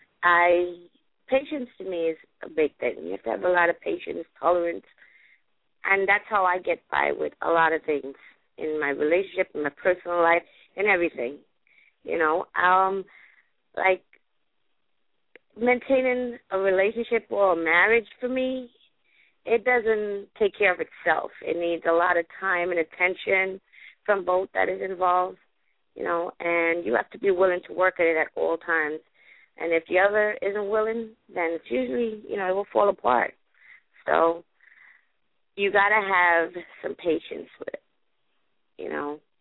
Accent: Brooklyn, New York, United States; I grew up in Brooklyn, and I was in a relationship with someone

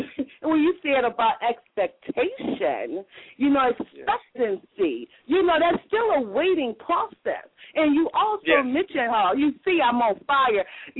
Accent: Detroit, Michigan, United States; After first of all, I'm from Detroit.

